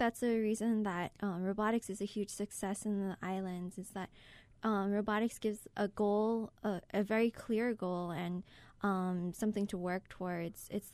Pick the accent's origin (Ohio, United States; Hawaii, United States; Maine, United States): Hawaii, United States; Keaau; growing up in Keauʻu, as one of the underprivileged people there, it was difficult